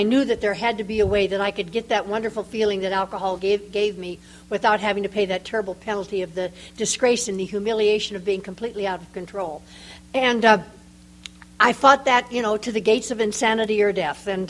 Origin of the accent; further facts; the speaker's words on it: Midwest, United States; I was born and brought up in the Middle West, and I was kind of an odd kid